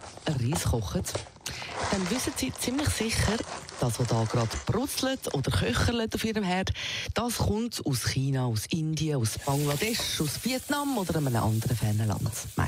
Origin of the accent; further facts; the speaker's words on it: Zurich, Switzerland; Und zwar auch aus unseren Gebieten, bei uns in Zürich umeinander, also von der Alpen-Nord-Seite.